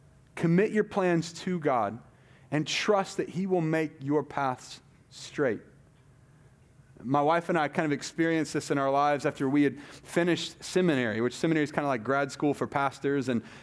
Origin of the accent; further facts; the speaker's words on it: Southeast, United States; we're from the Southeast, like South. That's why I say y'all